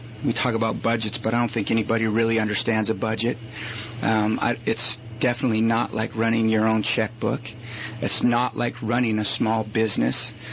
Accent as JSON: {"language": "English", "region": "Washington", "country": "United States", "tie": "born or raised there", "said": "I was born and raised here in Okanagan County, went to school in Okanagan, graduated from Okanagan."}